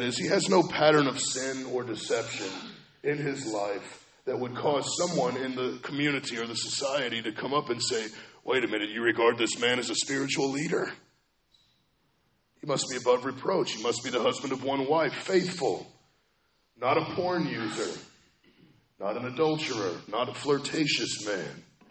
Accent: Kansas City, Missouri, United States; I don't know what team you guys root for, but I'm from Kansas City.

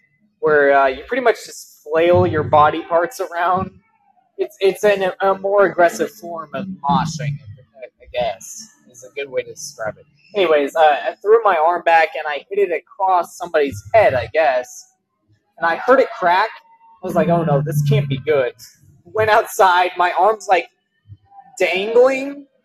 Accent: Missouri, United States; now in Kentucky, United States; I'm not originally from here. I'm from Missouri. I moved from Missouri to Kentucky to be able to wrestle.

